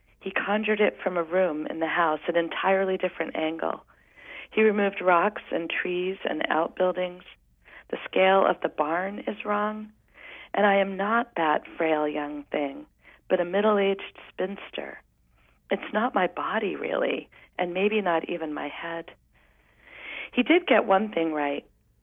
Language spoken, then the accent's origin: English; Maine, United States; also born or lived in England; I grew up in Maine. Well, to begin at the beginning, I was born in England. My parents are Southern. My sister and I were born and raised in England until the age of six, until I was six. Then when we moved to Maine